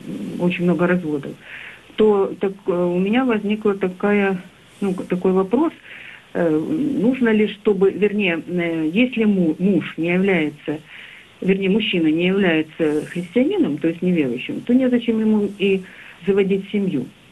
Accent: Belarus; я из Белоруссии

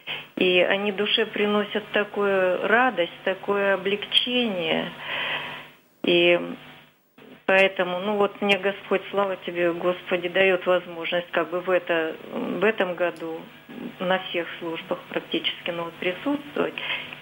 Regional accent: Saint Petersburg, Russia; из Санкт-Петербурга.

